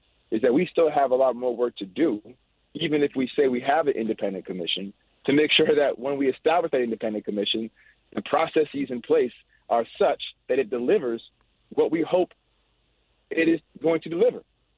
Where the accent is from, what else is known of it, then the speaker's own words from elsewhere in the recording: Schenectady, New York, United States; growing up in Schenectady in a working class family